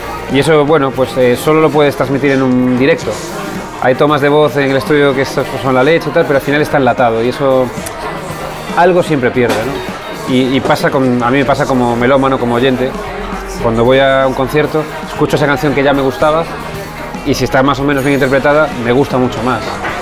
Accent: Galicia, Spain; Soy un gallego claramente, pero no soy un gallego puro. Soy un gallego... En mi familia, en mi ascendencia, ya hay mucha mezcla. Hay desde... O sea, aparecen hasta suizos y cubanos.

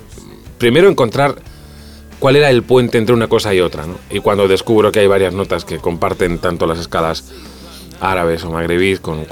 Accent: Spain; hola, soy un español que vengo aquí a grabar mi rollo

